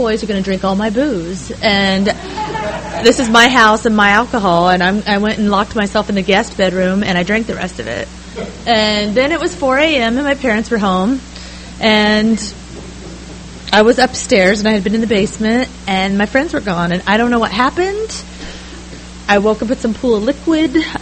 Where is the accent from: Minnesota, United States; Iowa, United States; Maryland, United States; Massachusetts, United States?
Iowa, United States; and then they were from North Carolina, and I was raised in Iowa, so I didn't know any of these people.